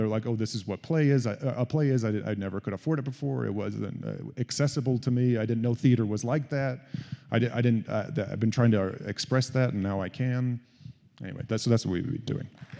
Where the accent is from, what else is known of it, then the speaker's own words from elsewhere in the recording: Indiana, United States; you know, growing up in Indiana. Not a slight to Indiana, but it just wasn't the theatrical hub of the world.